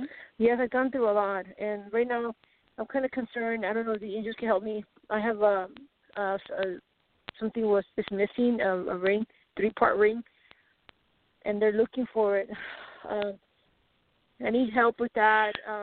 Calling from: Colorado, United States; Hi, Nadine. It's just

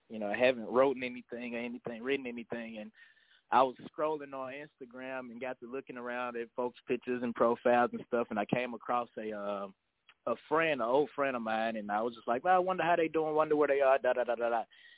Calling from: Memphis, Tennessee, United States; Memphis, Tennessee, 901 area code.

